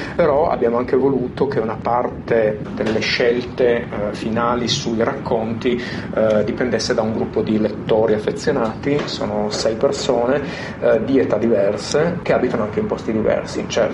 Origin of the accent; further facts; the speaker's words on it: Turin, Piedmont, Italy; siamo tutti di Torino.